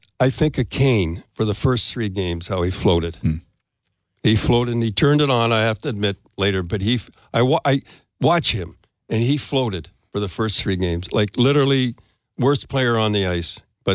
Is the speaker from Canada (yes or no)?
yes; Canada; And to take a Canadian, and I'm a Canadian, and you guys are Canadian